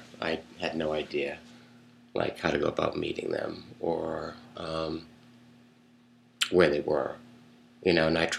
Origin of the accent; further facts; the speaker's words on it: Gorham, Maine, United States; I grew up in Gorham and ended up going to school in Portland from like 72 to 74.